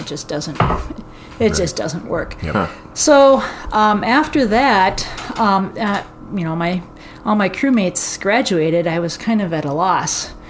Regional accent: Marine on St. Croix, Minnesota, United States; I grew up in Marina and St. Croix. Cool. William O'Brien State Park was less than a mile from my house.

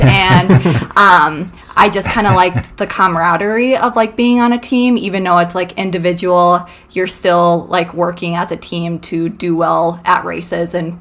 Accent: Duluth, Minnesota, United States; So born and raised in Duluth.

